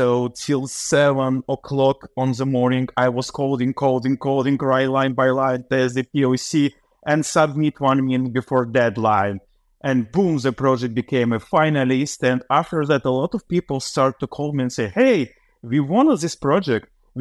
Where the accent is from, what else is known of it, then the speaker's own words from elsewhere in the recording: Saint Petersburg, Russia; I'm originally from St. Petersburg